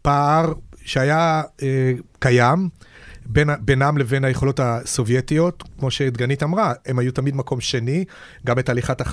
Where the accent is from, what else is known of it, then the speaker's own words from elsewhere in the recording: Petah Tikva, Central District, Israel; כשהתחלתי להתעניין בזה עוד כילד בערבות פתח תקווה בשנות ה-60